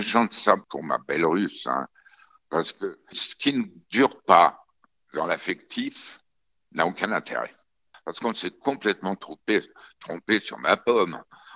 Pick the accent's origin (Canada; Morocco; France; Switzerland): France; On est vraiment français. Je suis français, même dans mon accent.